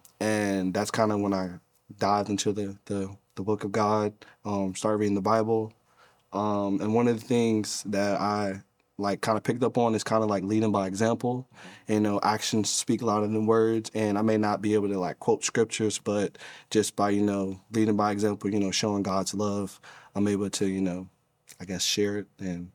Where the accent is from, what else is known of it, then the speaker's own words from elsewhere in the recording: North Carolina, United States; also born or lived in New Jersey; I'm from North Carolina, or actually born in Jersey, raised in North Carolina.